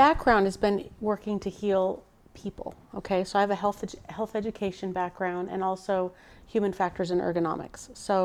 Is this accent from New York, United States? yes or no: no; California, United States; I'm from Northern California. Yes. The Sierra Mountains.